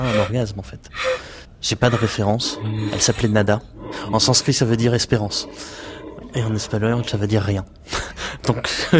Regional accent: Douai, Hauts-de-France, France; J'ai grandi à Douai

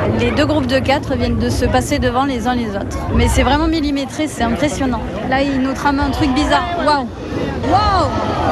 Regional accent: Avignon, Provence-Alpes-Côte d'Azur, France; Je suis en vacances, je viens d'Avignon

